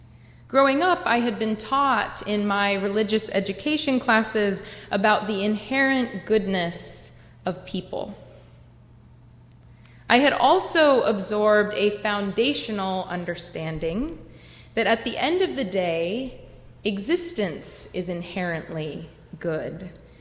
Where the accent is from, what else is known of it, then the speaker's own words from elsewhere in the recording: Clemson, South Carolina, United States; I grew up in the Unitarian Universalist congregation in Clemson, South Carolina. It was growing up in that congregation that made me realize I wanted to become a minister.